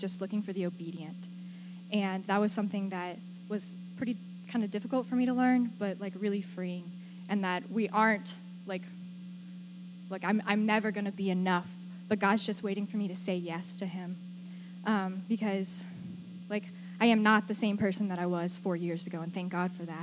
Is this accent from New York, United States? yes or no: no; Texas, United States; now in Ashland, United States; like, if you don't know, I'm from Texas. What am I doing in Ohio?